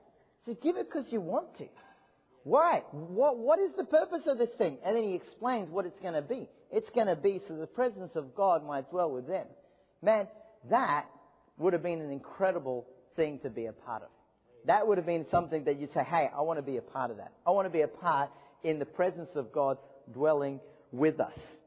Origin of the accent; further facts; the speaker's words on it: Australia; now in United States; I used to remember as an Australian, we'd pretend to be televangelists at youth camps and things.